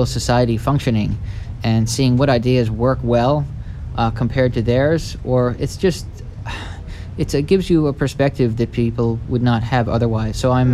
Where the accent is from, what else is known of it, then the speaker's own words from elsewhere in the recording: Philadelphia, Pennsylvania, United States; I'm from Philadelphia.